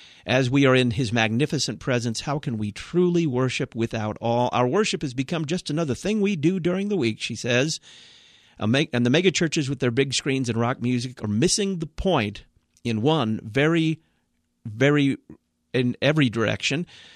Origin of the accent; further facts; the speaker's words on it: Texas, United States; Sean listens down in San Antonio, Texas, my home state.